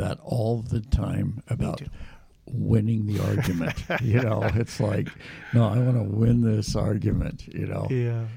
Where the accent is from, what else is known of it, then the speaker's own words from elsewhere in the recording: Amarillo, Texas, United States; Let me tell you a story from when I was growing up in Amarillo, you know.